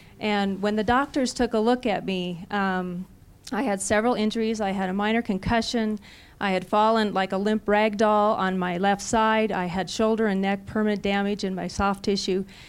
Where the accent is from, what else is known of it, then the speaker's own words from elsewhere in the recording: Devils Lake, North Dakota, United States; I'm from Devil's Lake, North Dakota.